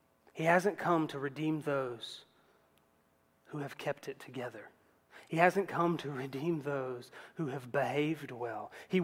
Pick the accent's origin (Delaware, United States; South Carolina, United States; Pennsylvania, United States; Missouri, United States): South Carolina, United States; I grew up in Edgefield County.